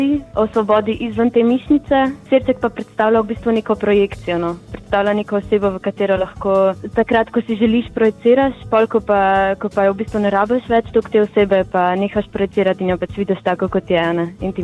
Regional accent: Rakek, Inner Carniola–Karst, Slovenia; jaz sem pa iz Rakeka.

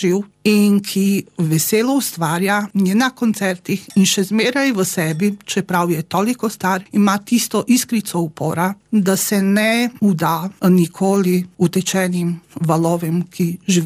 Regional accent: Banja Luka, Republika Srpska, Bosnia & Herzegovina; now in Slovenia; Ko sem prišla v Slovenijo, seveda, zato, ker sem iz Banja Luke, sem poslušala predvsem bosansko glasbo, takratni bosanski rock.

